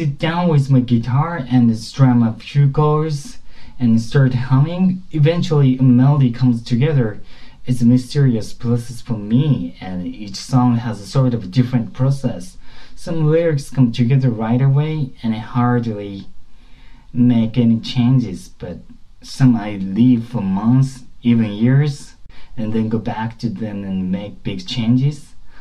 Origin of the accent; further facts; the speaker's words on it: Japan; Growing up in Japan, I wasn't used to being around such an international crowd